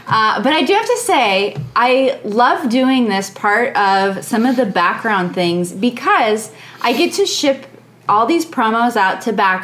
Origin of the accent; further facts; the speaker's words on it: Nebraska, United States; Before that, it was my home state of Nebraska.